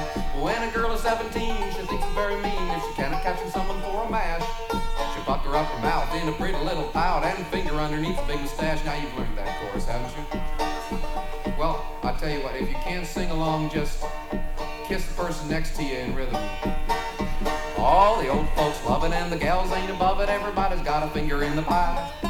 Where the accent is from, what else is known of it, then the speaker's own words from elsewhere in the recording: Pennsylvania, United States; I grew up in Pennsylvania. It was kind of far out in the country. There was not a whole lot to do except get in trouble.